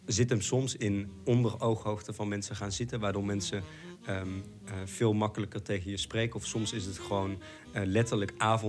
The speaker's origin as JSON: {"language": "Dutch", "country": "Netherlands", "said": "En dat horen we heel graag van onszelf als Nederlanders."}